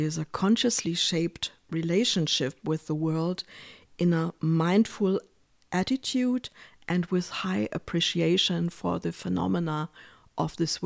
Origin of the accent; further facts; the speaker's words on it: Germany; English is a second language; now in Berlin, Germany; Yes, I'm from Germany. I live in Berlin.